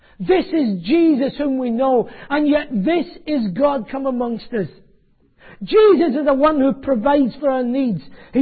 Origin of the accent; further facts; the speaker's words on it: Scotland, United Kingdom; accent: Scottish; because you will have guessed that I'm Scottish. Get used to it.